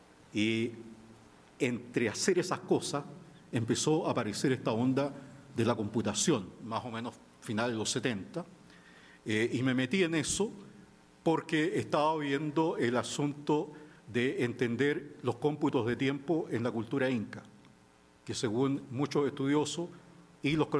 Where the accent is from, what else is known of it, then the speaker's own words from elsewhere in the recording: Chile; moved away as an adult; Soy chileno originalmente.